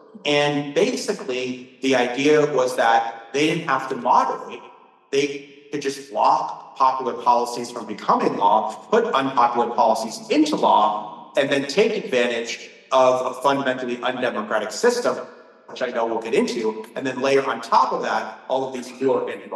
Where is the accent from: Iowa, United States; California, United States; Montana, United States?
Iowa, United States; I grew up in Iowa. Chicago was the big city, my home away from home